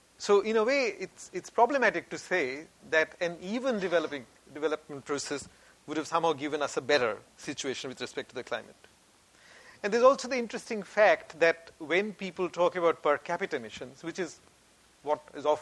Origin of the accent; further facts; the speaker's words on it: India; Growing up in India, we had a text that we had to read